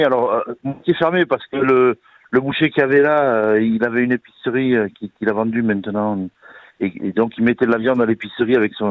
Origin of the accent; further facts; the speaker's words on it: Laroquebrou, Auvergne-Rhône-Alpes, France; Moi, on est issu du Cantal, nous. Donc, on est issu d'un petit village de 1000 habitants, la Roquebrou, ça s'appelle.